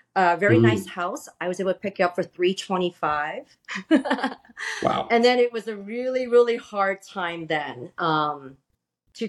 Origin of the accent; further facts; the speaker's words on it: San Francisco, California, United States; during one of the first dot-com boom in the San Francisco Bay Area, I'm from San Francisco